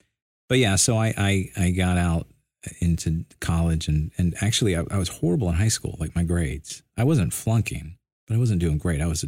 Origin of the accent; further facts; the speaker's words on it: Atlanta, Georgia, United States; born there; accent: Southern; also born or lived in Midwest / New York; I was born in Atlanta, as you can tell by my thick Southern accent. And that got beaten out of me in the Midwest and New York.